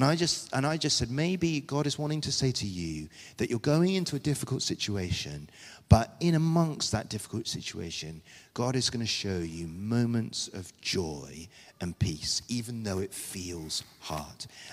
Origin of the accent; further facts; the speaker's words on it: United Kingdom; I'm very British.